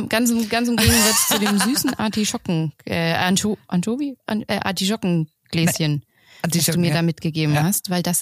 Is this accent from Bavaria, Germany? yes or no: yes; Bavaria, Germany; in wunderschönen München, in meiner Heimat Bayern